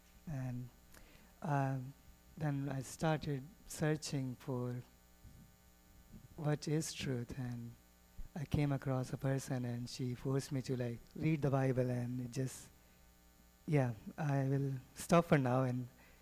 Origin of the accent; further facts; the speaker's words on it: New Delhi, Delhi, India; I grew up in New Delhi. It's the capital city of India. It has the population more than Canada has. And it's smaller than GTA area combined. I grew up as a Hindu.